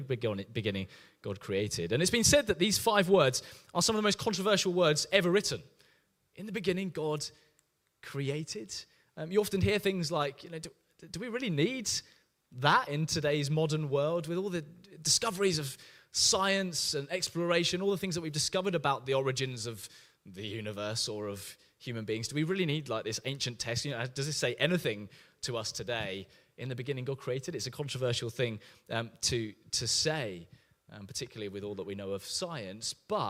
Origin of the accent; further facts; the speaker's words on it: Cambridge, East of England, United Kingdom; So when people say, where do you come from? I say Cambridge, even though I haven't lived there for ages and have lived most of my life elsewhere.